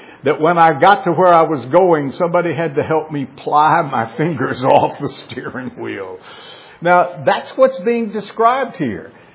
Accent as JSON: {"language": "English", "region": "the South", "country": "United States", "tie": "born or raised there"}